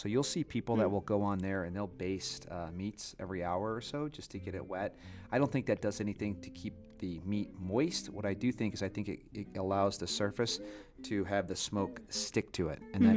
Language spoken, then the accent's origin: English; St. Louis, Missouri, United States; I'm from St. Louis originally, and more people consume more sauce per capita in St. Louis than any other city in the United States.